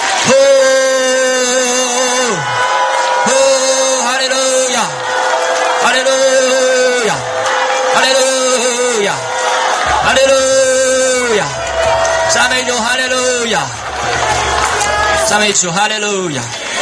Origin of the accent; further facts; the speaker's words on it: China; born there; 感谢主使我们生在中国，感谢主使我们生在中国